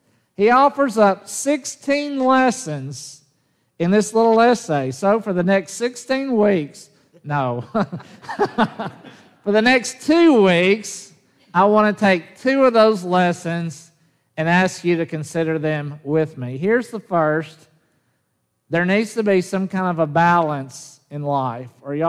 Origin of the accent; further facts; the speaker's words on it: Jackson, Tennessee, United States; There was no such thing as kindergarten when I was growing up in Jackson, Tennessee.